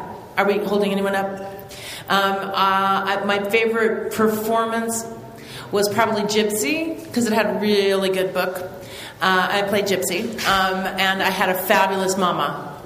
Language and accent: English; Ireland; I'm Irish. I can't help it.